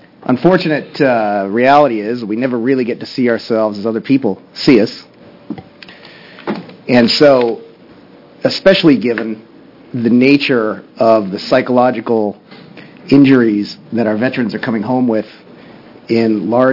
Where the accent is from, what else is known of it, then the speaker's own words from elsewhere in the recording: Oregon, United States; I represent House District 3. I'm from Josephine County.